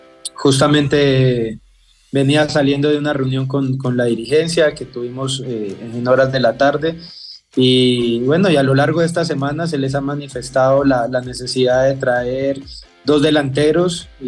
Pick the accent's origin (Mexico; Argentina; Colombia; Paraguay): Colombia; Como colombiano lo digo, he buscado en mi país